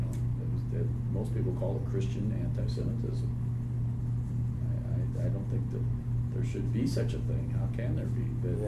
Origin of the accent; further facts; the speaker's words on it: California, United States; also born or lived in Hawaii; I grew up here in San Diego County, and again, some of you remember it was the Jesus movement thing.